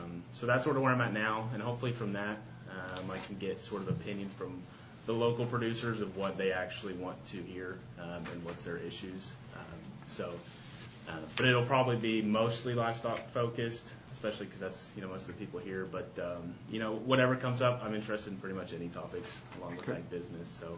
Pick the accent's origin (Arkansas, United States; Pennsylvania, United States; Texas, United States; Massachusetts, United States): Arkansas, United States; Harrison; So I'm actually from Harrison